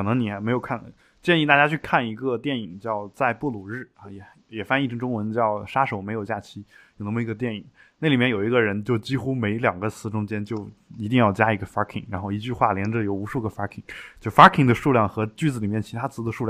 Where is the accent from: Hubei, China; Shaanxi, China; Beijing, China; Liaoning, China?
Shaanxi, China; 像我从小生长大的这个我们家乡的那边。比较经常唱的一些陕北民歌